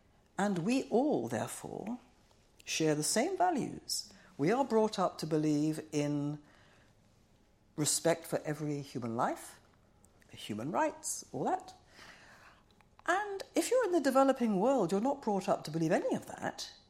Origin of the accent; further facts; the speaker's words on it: London, United Kingdom; I was born and bred in London. I had never wished to live anywhere other than Britain.